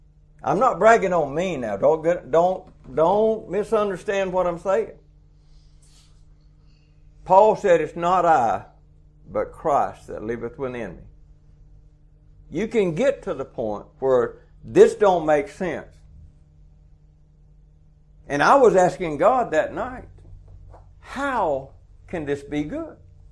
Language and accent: English; Georgia, United States; well, I'm from South Georgia. I just figured it was a bunch of woods.